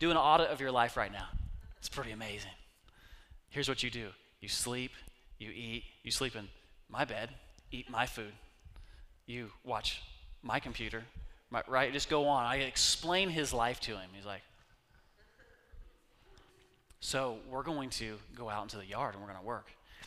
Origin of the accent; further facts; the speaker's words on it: United States; born there; I was born in America. That means you already hit the lottery.